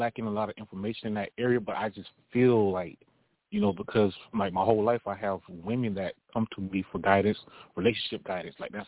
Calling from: Clearwater, Florida, United States; Clearwater, Florida.

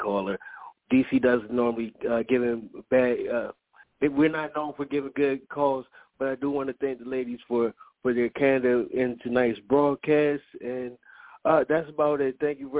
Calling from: Washington, District of Columbia, United States; from D.C.

